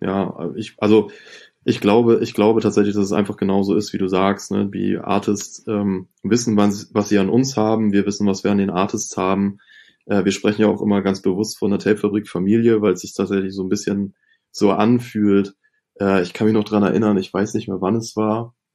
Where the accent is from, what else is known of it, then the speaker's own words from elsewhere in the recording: Northern Germany, Germany; so als Norddeutscher war irgendwie … auch ganz schnell ganz wichtig für einen.